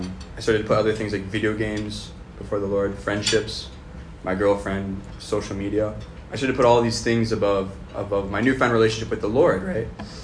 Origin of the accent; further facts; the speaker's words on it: Duluth, Minnesota, United States; My hometown is Duluth, so I'm from the Diocese of Duluth.